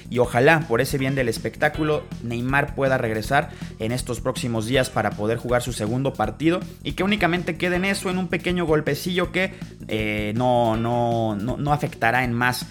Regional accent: Mexico; por lo menos para nosotros como mexicanos

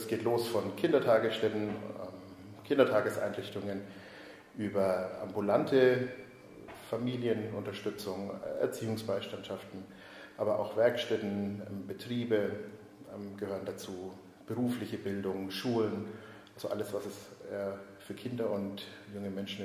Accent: Schwabach, Bavaria, Germany; Geboren bin ich in Schwabach, bin auch dort aufgewachsen, habe aber ganz viele Bezugspunkte in den Nürnberger Süden und nach Nürnberg.

